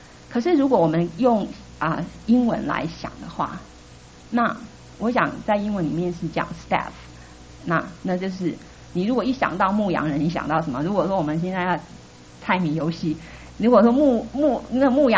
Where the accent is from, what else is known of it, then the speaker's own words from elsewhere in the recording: China; 因为我想我们中国人大家都很熟悉啊，重要不是你是谁啊，是你是谁的儿子啊